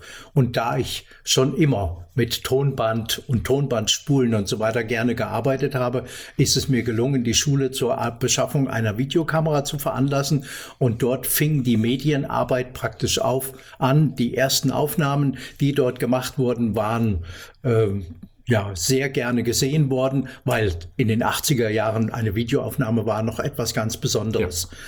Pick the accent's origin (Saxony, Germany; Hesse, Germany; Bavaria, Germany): Hesse, Germany; Fulda; Ich bin in Fulda geboren, im alten Krankenhaus neben der Musikschule.